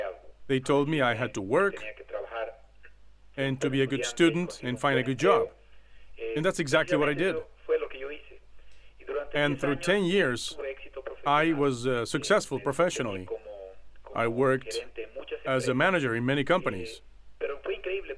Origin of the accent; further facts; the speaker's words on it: Bolivia; We are from Bolivia.